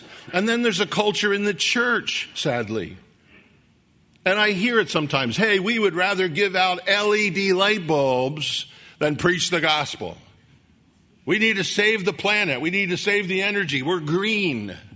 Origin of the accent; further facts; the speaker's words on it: United States; And I'm an American and I love this country.